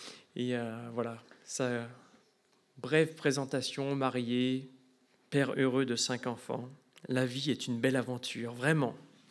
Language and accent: French; Lille, Hauts-de-France, France; je viens de Lille, en France.